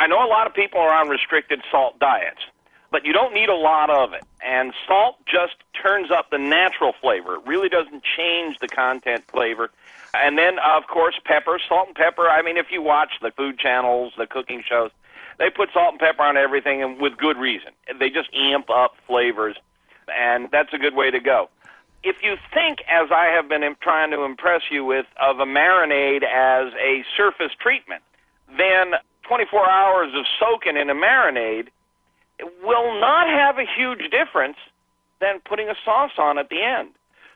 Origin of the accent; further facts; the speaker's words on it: the South, United States; I was raised in the South, and it's just so nice to hear a Southern accent again. I can slip back into it really fast, really fast.